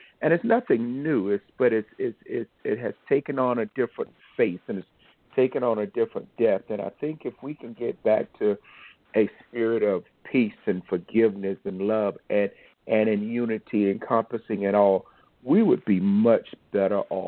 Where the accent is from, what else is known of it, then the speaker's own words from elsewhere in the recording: South Carolina, United States; I'm from South Carolina, and we're such a state of hospitality, but yet also a state of unrest. And I grew up in a large family